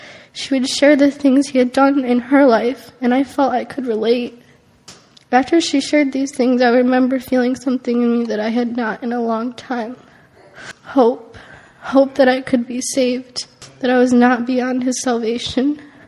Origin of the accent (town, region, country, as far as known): Illinois, United States; born or raised there